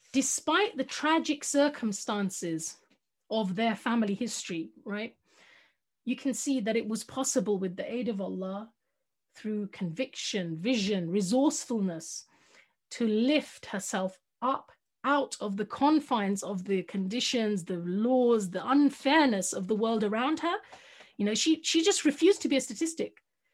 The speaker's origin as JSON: {"language": "English", "region": "London", "country": "United Kingdom", "tie": "born or raised there", "said": "People like me, someone, you know, a little Indian girl in London, growing up in London, was inspired by Malcolm X to feel strong as a Muslim"}